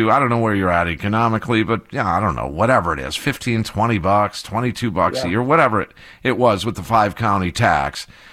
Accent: Kenosha, Wisconsin, United States; I grew up in Kenosha.

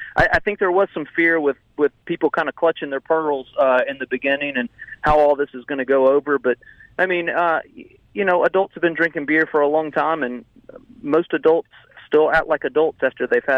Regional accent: Hattiesburg, Mississippi, United States; just growing up in Hattiesburg and going to USM games in the late 80s and 90s

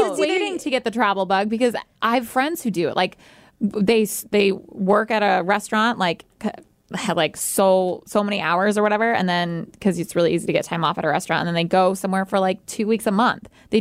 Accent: Mercer Island, Washington, United States; I mean, growing up on Mercer Island, it's a very, like, very education-based.

